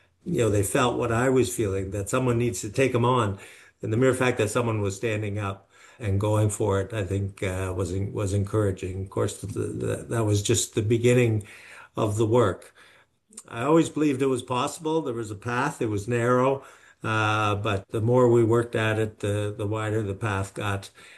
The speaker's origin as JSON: {"language": "English", "town": "Saint John", "region": "New Brunswick", "country": "Canada", "tie": "born or raised there", "also_born_or_lived": "Toronto / Fredericton", "said": "I was born in Toronto, but to two parents from St. John. We moved back to St. John. I went to grade 2 at M. Gerald Teed School. We were in St. John and then later Fredericton."}